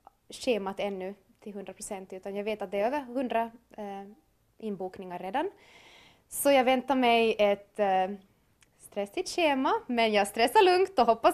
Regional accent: Pedersöre, Ostrobothnia, Finland; Och sen har jag också varit på julmarknad förra söndagen hemma i Pedersöre

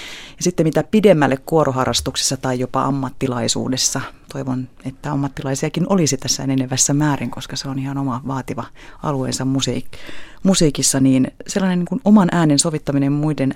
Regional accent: Turku, Southwest Finland, Finland; Olen sieltä kotoisin

